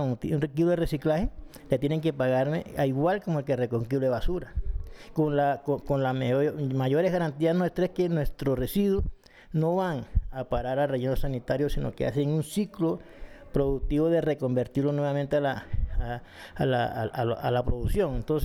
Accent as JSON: {"language": "Spanish", "town": "Barranquilla", "region": "Atlántico", "country": "Colombia", "tie": "born or raised there", "said": "lo que vi en mi tierra y cercana de mi tierra, que es el área metropolitana de Barranquilla"}